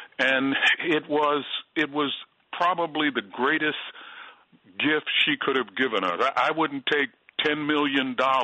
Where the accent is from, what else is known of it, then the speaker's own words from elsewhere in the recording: Baltimore, Maryland, United States; Well, I grew up in Baltimore, Maryland. It was in the inner city